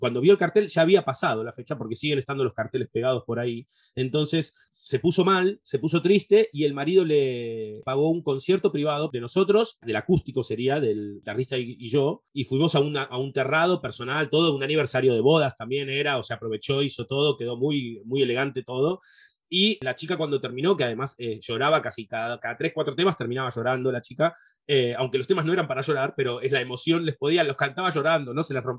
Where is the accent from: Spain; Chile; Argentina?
Argentina; Como así como argentinos, como tocayos míos, o de Latinoamérica.